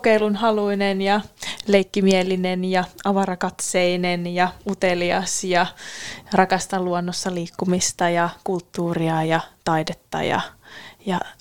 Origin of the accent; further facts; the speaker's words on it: Hämeenlinna, Kanta-Häme, Finland; also born or lived in Helsinki; olen Helsingistä itseni pakannut tänne Lappiin ja niin tosiaan alun perin on Hämeenlinnasta kotoisin